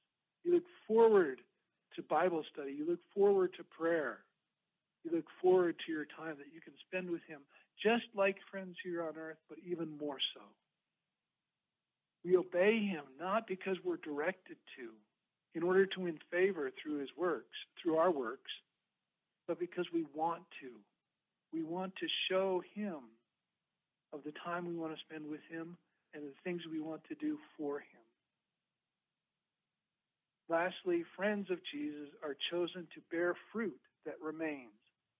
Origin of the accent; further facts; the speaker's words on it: Texas, United States; You know, I grew up in Texas, and there is a difference between three idioms there.